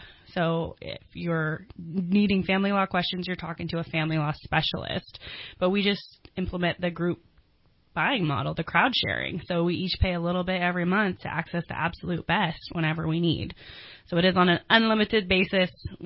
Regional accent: Salinas, California, United States; also born or lived in Charlotte, North Carolina; I was born in Charlotte and then grew up in Monterey Bay Area, Salinas, and we moved up here in 2005.

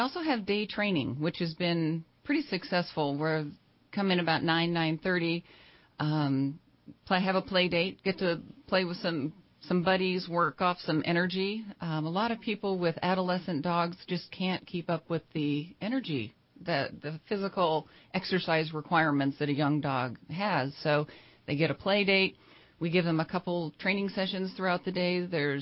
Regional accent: Redding, California, United States; Well, I'm a North State native. I was born and raised here in Reading.

